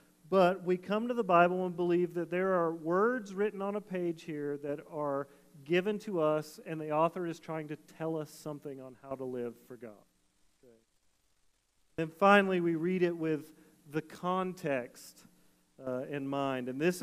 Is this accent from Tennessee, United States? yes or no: yes; Tennessee, United States; but I grew up in Tennessee, so I'm a redneck too